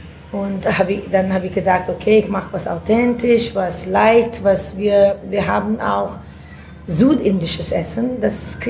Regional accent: India; now in Germany; ja, ich komme aus Indien ursprünglich, aber ich habe in 11 Länder gewohnt.

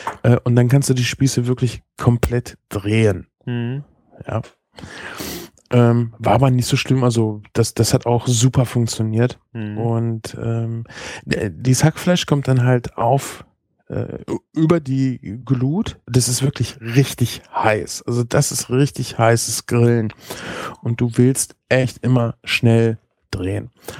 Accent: Espelkamp, North Rhine-Westphalia, Germany; wir kommen ja eigentlich aus Espelkamp. Das ist eine Flüchtlingsstadt.

